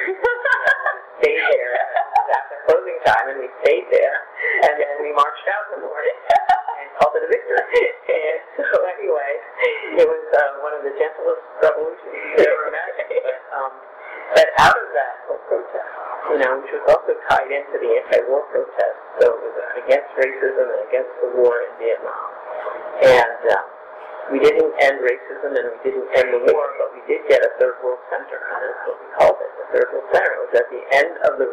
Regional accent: New Jersey, United States; I mean, I grew up in New Jersey. I was going to college in New Jersey. I didn't really know anybody from another state.

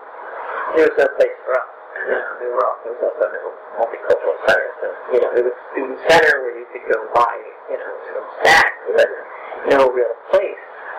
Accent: New Jersey, United States; I mean, I grew up in New Jersey. I was going to college in New Jersey. I didn't really know anybody from another state.

